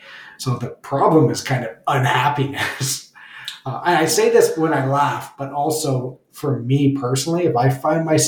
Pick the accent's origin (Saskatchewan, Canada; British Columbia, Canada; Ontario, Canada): Ontario, Canada; Belleville; Because I grew up near Belleville, 401.